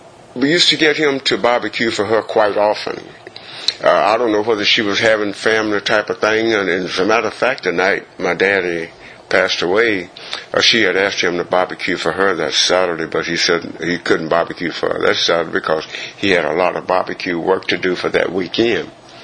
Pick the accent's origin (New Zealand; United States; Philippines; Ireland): Philippines; Davao, Davao Region; born there; This was before I was born. So I was born in Davao.